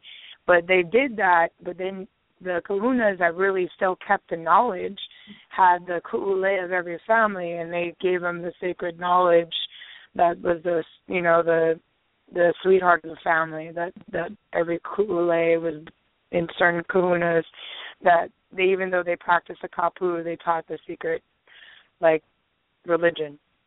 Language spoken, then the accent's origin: English; Hawaii, United States; also born or lived in Missouri; now in Omaha, United States; Yeah, I live in Omaha, but I was born and raised in Hawaii, but I lived in Missouri for a couple of years, and now I'm a Nebraskan.